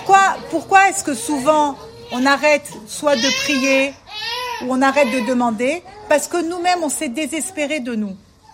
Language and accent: French; France; parce que nous, on est des Français, qu'on vient de la zone